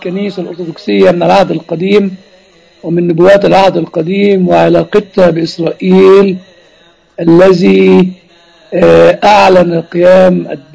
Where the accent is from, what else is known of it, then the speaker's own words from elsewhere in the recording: Egypt; الثلاث رسائل دي لم تدرس بعد دراسة لاهوتية جيدة عندنا في مصر